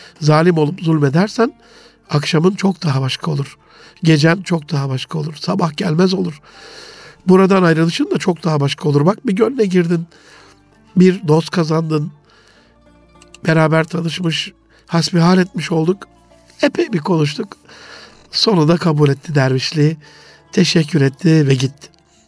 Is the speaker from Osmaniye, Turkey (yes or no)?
yes; Osmaniye, Turkey; also born or lived in Gaziantep; Çocukluğumda mesela Antep'ten Osmaniye'ye taşındık. Sanıyorum 6 yaşındayım. Hocazadeler mahallesinde işte büyük dedemiz, Ali dedemiz, onun olduğu o yerdeyiz. Yani orada geçti